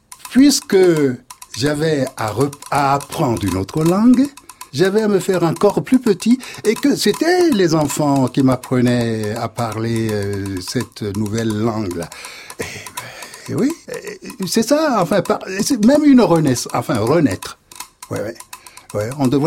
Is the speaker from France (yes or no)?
no; Lomé, Maritime, Togo; Tout simplement, je viens du Togo. Et quand on parle d'un pays d'Afrique, la plupart des gens se réfèrent immédiatement à la capitale. Moi, évidemment, j'ai grandi à Lomé, mais Je viens d'une toute petite ville, un bourg, peut-on l'appeler, qui s'appelle Anejo. Anejo est à 50 kilomètres de Lomé